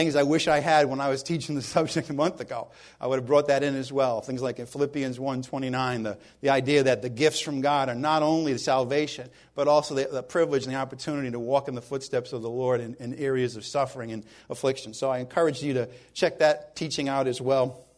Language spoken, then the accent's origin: English; New England, United States; Because, I came from New England and another local assembly.